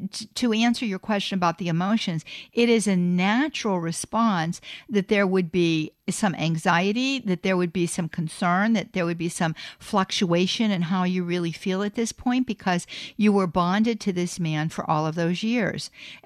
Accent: North Versailles Township, Pennsylvania, United States; I was from the east side of town. You would go, you know, you would go through the Squirrel Hill tunnels, and I grew up in North Versailles Township, and then my parents moved to Churchill

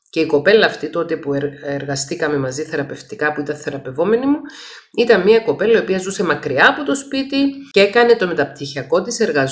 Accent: Cyprus; εγώ που μεγάλωσα στην Κύπρο σε μια επαρχιακή πόλη

